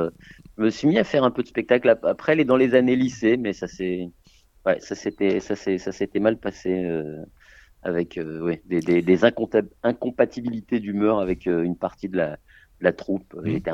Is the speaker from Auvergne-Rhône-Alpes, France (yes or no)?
yes; Lyon, Auvergne-Rhône-Alpes, France; Donc j'étais à Lyon, parce que j'ai grandi à Lyon. J'étais à Lyon quand j'étais ado